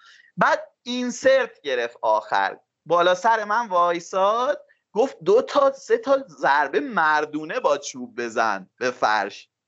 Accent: Mahallat, Markazi, Iran; also born or lived in Tehran; من خودم هم توی محلات بزرگ شدم، البته متولد تهرانم ولی از اصالتا محلاتی هم تو محلات بزرگ شدم. کوچه‌مون کوچه خاکی بود واقعا،

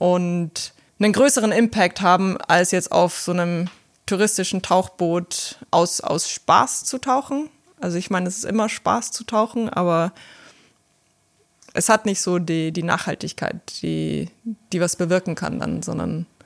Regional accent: Bavaria, Germany; Zwischen Rosenheim und München.

